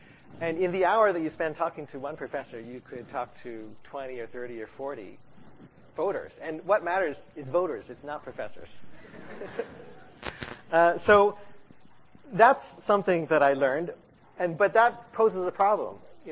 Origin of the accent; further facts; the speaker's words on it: Kingston, Ontario, Canada; I grew up in Kingston. I have really close connections with Queen's University.